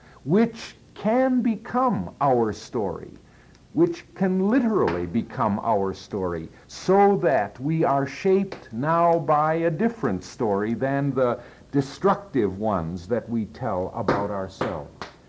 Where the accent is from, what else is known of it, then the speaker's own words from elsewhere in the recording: Lower Saxony, Germany; because I come from Ostfriesland, which is that part of Germany near Holland